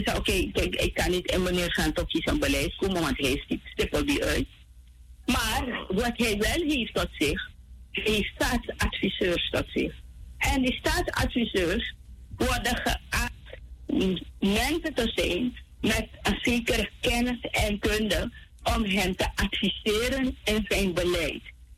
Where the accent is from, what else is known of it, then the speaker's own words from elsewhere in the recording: Suriname; dat wij als Surinamers, waar we ook zijn, onze bijdrage blijven leveren.